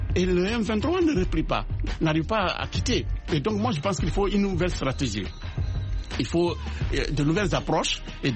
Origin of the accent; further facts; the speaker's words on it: Guinea; la Guinée, mon pays d'origine, c'est le petit Congo. Vous comprenez, en Afrique de l'Ouest.